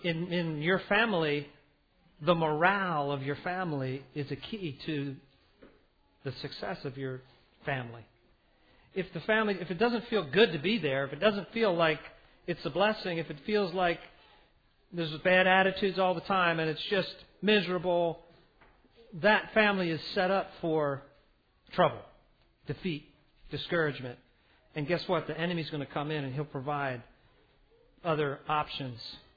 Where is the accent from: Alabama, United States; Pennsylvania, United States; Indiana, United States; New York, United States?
Pennsylvania, United States; Philadelphia; Now, growing up in Philadelphia, I had neighbors who owned a paint company.